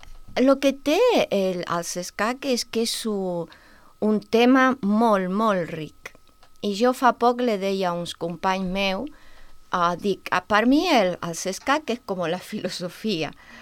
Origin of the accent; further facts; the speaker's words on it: Tucumán, Argentina; jo sóc de Tucumà, no sé com seran, perquè, és clar, l'Argentina és molt gran